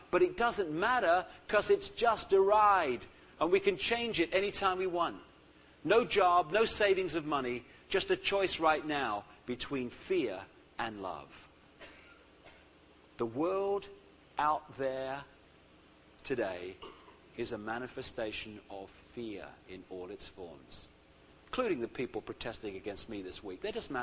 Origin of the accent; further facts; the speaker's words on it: United Kingdom; I'm British, you see.